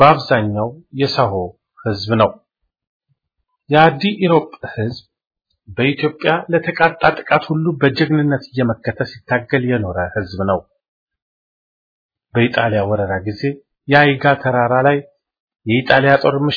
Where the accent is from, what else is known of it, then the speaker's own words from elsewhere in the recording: Tigray, Ethiopia; born there; now in Addis Ababa, Ethiopia; ቤተሰቦችን ለመጠየቅ የትውልድ ቦታዬ ወደ ሆነው አዲሮፕ